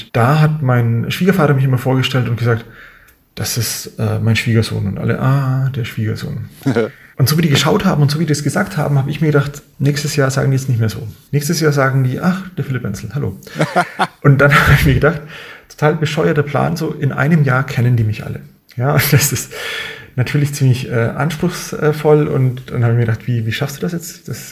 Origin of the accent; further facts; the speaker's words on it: Kemnath, Bavaria, Germany; Ich komme aus Kemnath. Kemnath ist halt ein kleines Kaff in der Mitte von Gegend, weit weg von allem.